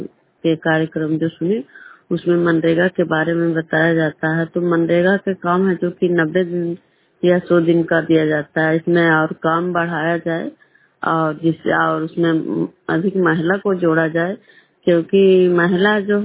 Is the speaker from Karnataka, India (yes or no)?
no; Nalanda, Bihar, India; Programme खुदरा पंचायत नालंदा जिला नवसा प्रखंड के निवासी हूँ।